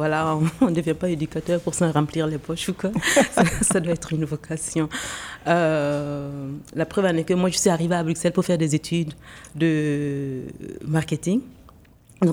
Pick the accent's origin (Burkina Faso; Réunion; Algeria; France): Burkina Faso; Ouagadougou, Centre; now in Brussels, Belgium; Je suis originaire du Burkina Faso. Je suis née à Ouagadougou. J'ai grandi à Ouagadougou.